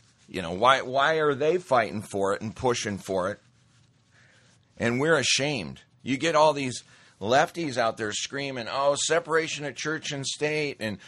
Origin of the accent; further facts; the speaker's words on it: Montana, United States; When I was growing up in Montana, you know, you stand in front of somebody and you make certain comments and you just might get whacked in the face.